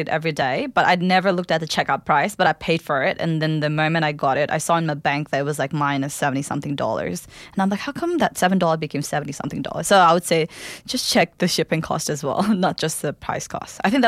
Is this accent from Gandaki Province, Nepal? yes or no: no; Kathmandu, Bagmati, Nepal; English is a second language; I'm from Kathmandu, the capital city of Nepal, but my dad was born and grew up in Lamjung, which is like a village area, I would say. And my dad actually grew up there, but I grew up in city most of the times.